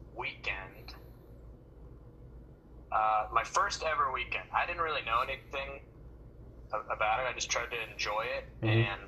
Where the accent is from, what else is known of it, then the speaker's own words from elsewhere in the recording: Houston, Texas, United States; Yeah, born and raised in Houston.